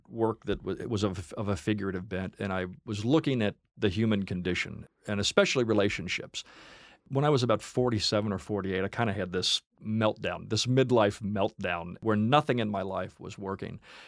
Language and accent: English; Cincinnati, Ohio, United States; moved away; So I contacted him when I moved to New York, and I sent him a letter out of the blue. I told him I was from Cincinnati